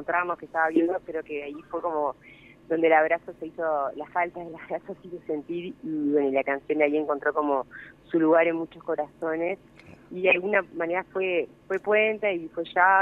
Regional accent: Canelones, Uruguay; pero los demás y las demás somos de Canelones.

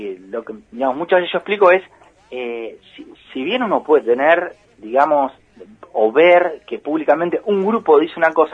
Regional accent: Argentina; nosotros como argentinos

